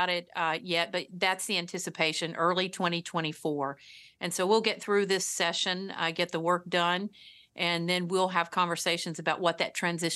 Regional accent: Virginia, United States; I grew up in a house with no running water. We didn't have health care. My dad was a lead and a coal miner, later a construction worker.

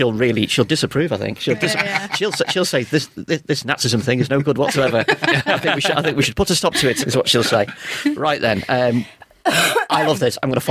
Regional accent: United Kingdom; I mean, we as British people watching this are not getting a tenth of what the German viewership will be getting from this.

